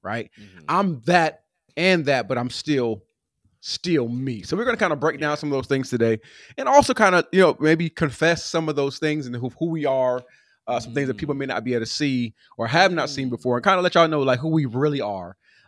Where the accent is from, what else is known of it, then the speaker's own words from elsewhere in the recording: Pomona, California, United States; Like I'm from Pomona, California.